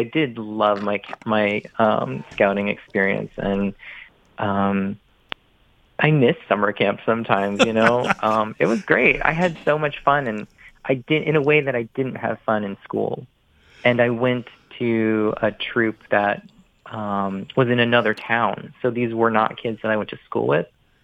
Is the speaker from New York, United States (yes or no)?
yes; New York, United States; And I grew up outside New York City. You know, I was like 20 miles outside New York, and it's a very, macho, Catholic, just kind of like old school New York suburb